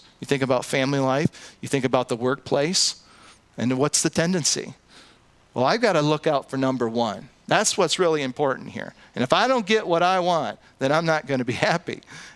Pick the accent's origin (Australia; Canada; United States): United States; And here's the problem, is that I'm American.